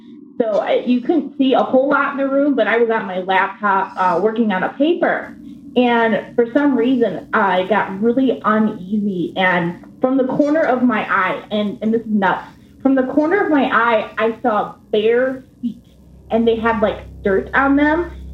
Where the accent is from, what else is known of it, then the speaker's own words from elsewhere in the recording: Illinois, United States; I'm from Northern Illinois.